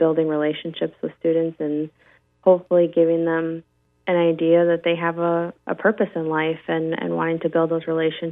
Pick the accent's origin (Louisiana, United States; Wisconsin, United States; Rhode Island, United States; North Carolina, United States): Wisconsin, United States; Tomahawk; And I come from, my hometown is Tomahawk. So I'm just really used to the small town kind of feel to things.